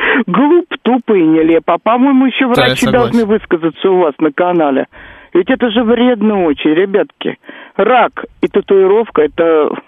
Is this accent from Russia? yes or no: yes; Moscow, Russia; я выросла в Измайлово, а там очень много людей возвращалось в зон.